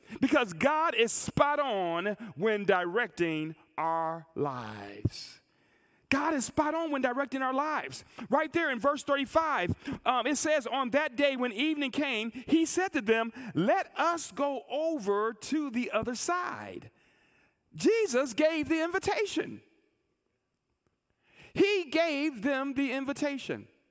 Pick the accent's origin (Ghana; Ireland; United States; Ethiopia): United States; Buffalo, New York; I grew up in Buffalo, New York, in the hood, y'all. I mean, in the hood, in Buffalo, New York, in the hood. I don't know if you've been to Buffalo, but I grew up on the east side